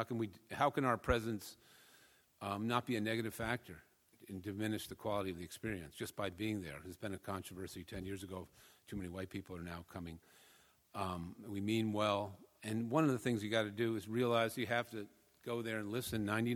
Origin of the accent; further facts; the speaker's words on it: New York, United States; And I, you know, I'm a New Yorker